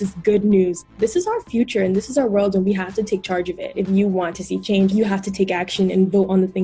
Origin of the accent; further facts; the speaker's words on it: Riverside, California, United States; I'm 18 and I'm from Riverside, California.